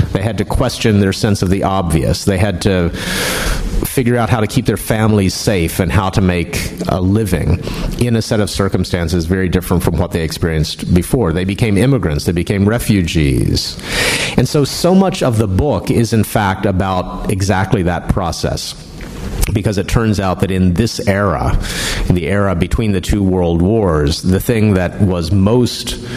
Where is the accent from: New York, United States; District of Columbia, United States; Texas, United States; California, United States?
District of Columbia, United States; Washington; I had been working at an archive in my hometown, Washington, D.C.